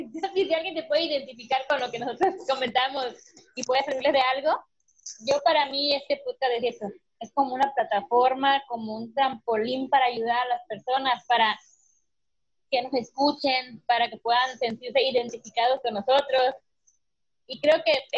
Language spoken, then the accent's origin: Spanish; Guerrero, Mexico; de aquí donde vivo, en Guerrero, o más bien en mi ciudad, lo más cerca de mi pueblo, no había escuelas para estudiar pues, alguna carrera que me llevara a eso.